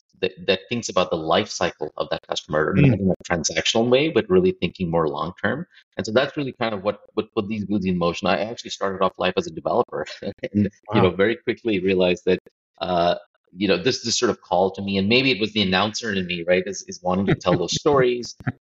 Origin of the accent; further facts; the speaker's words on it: India; Growing up in India, cricket's big there.